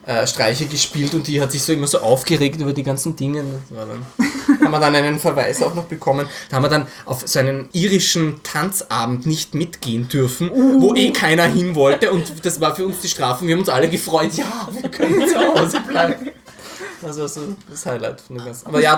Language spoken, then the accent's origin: German; Austria; born or raised there